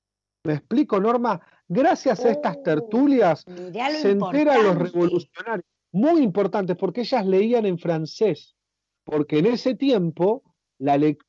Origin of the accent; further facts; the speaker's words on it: Argentina; Nosotros hoy, como argentinos, somos libres